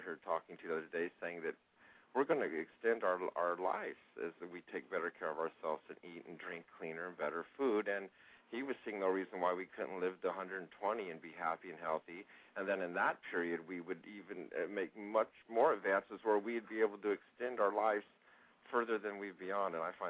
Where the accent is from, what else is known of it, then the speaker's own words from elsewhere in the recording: Santa Clara, California, United States; And I can remember growing up in Santa Clara, and people didn't even hardly drink water then.